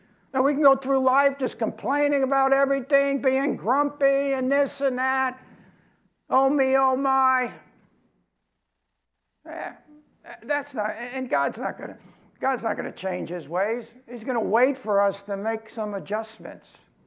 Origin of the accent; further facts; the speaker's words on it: Brooklyn, New York, United States; I could say that I'm from Brooklyn, where my whole neighborhood was mafia when I grew up. Well, if you weren't Italian, you were in trouble, you know? That was Brooklyn.